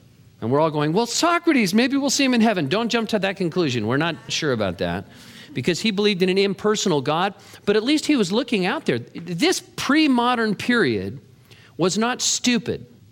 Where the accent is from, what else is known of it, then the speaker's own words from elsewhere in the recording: Santa Cruz, California, United States; Ashland or San Francisco or my hometown, Santa Cruz.